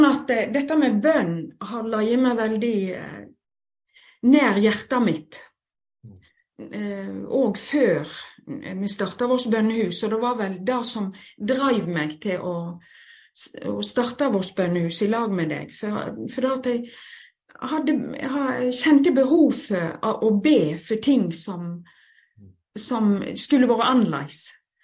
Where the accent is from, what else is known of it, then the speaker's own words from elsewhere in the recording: Voss, Vestland, Norway; jeg er jo ifra Voss. Jeg har bodd mesteparten av livet mitt på Voss.